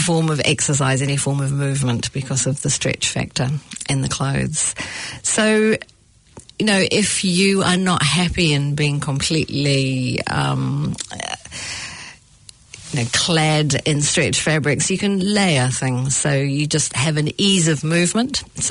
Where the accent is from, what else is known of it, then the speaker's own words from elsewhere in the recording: New Zealand; we come from New Zealand where we produce the sheep, the wool.